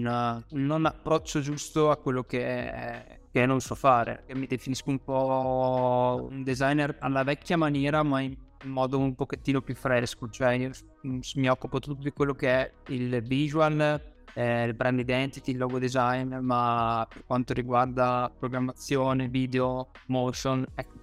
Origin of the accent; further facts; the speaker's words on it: Reggio Emilia, Emilia-Romagna, Italy; accent: Emilian; Non so se si sente dall'accento, se è molto pronunciata, ma sono emiliano, di Reggio Emilia.